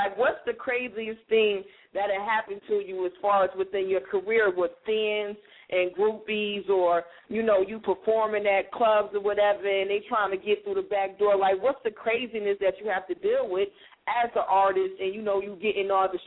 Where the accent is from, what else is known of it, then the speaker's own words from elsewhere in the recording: Detroit, Michigan, United States; I'm from Detroit, baby.